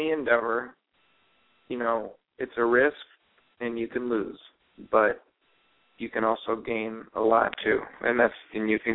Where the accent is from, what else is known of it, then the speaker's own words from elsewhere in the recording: Cleveland, Ohio, United States; which is something you don't see that growing up in Cleveland very much.